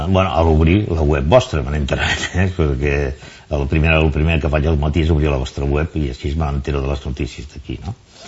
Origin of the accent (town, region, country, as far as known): Catalonia, Spain